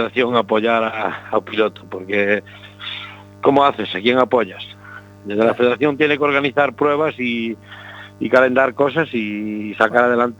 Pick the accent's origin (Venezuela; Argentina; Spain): Spain; Lalín, Galicia; A mi tierra.